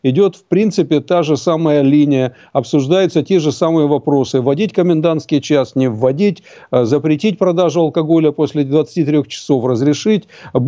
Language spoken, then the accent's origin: Russian; Germany; Я, как каждый немец, отношусь к категории людей, которые уважают законы и правила.